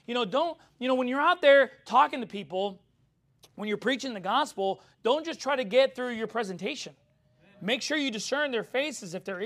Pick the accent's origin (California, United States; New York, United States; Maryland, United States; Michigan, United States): California, United States; Long Beach; Because I grew up in Long Beach, and I know the colors.